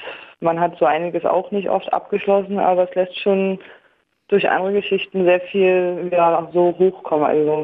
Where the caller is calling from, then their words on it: Berlin, Germany; Ja, ich komme auch aus der Ecke, ja.